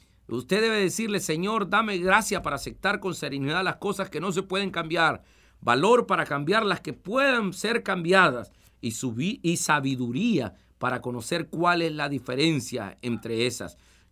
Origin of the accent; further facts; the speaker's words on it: El Salvador; En mi país hay un poema muy bonito, en El Salvador